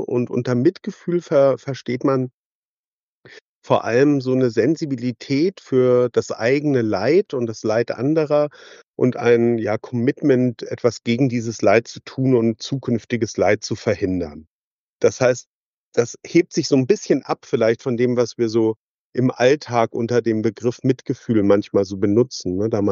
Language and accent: German; Schleswig-Holstein, Germany; also born or lived in Hamburg; Ich komme hier aus dem Norden, aus Schleswig-Holstein und Hamburg